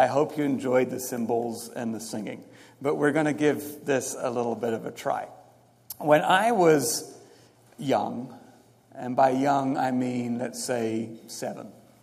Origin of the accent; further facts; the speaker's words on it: England, United Kingdom; I grew up in England. We just have a lot of traffic jams.